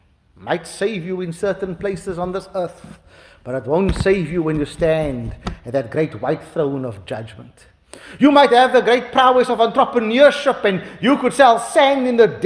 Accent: Cape Town, Western Cape, South Africa; They don't say what it was, but I'm from Cape Town, I'm guessing it was snook.

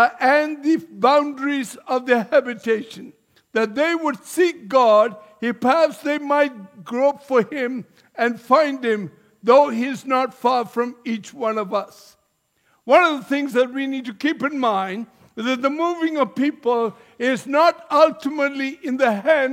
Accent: Malacca, Malaysia; moved away as an adult; I come from originally from Malaysia. I come from the very town the Cape Malays came from, Malacca, Malaysia.

